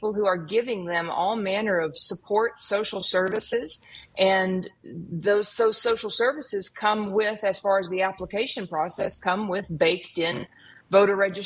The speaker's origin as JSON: {"language": "English", "region": "Texas", "country": "United States", "tie": "born or raised there", "said": "what's happening right here in my home state of Texas along the border"}